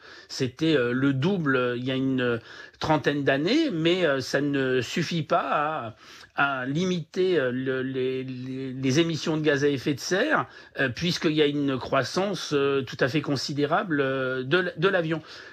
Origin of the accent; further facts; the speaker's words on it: France; lorsque nous sommes Français, à moins de 3 heures de chez nous